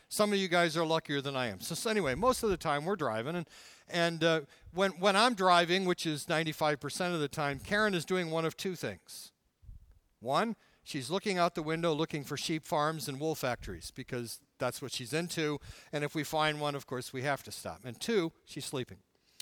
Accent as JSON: {"language": "English", "town": "Detroit", "region": "Michigan", "country": "United States", "tie": "born or raised there", "said": "When I was growing up, I grew up in Downriver, Detroit. And was and still am a Detroit Tiger baseball fan."}